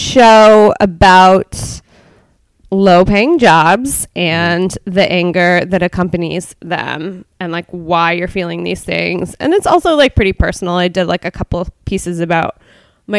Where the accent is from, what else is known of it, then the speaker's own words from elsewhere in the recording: Pennsylvania, United States; So I'm originally from Pennsylvania, from a small, very conservative town, lots of rednecks. I think the population is 9,000 right now.